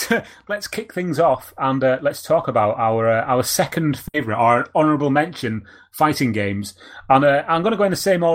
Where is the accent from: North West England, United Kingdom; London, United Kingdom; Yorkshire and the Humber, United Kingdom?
North West England, United Kingdom; Manchester; I am from Manchester, not Tokyo